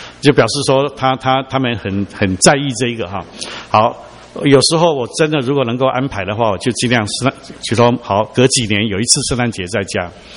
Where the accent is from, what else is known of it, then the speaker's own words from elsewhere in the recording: China; now in United States; 我们做华人，我们是中国人，我们是第一代移民，我们的英文不像土生的美国人那么好